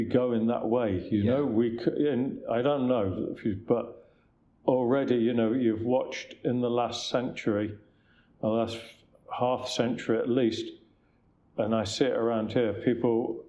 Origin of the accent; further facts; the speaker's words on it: England, United Kingdom; there's a large Asian community where I grew up in England